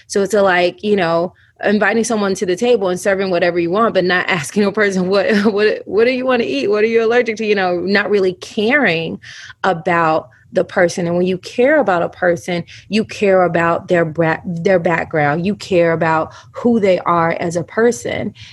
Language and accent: English; Tennessee, United States; where I grew up in Tennessee, places in the South where things are a bit more segregated.